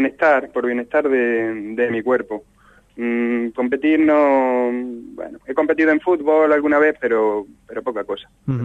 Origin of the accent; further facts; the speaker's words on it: Spain; now in Almería, Spain; Llevo por aquí, por Almería, unos 8 años o así ya, que ya me considero medio almeriense también, pero me he criado en un pueblito de interior.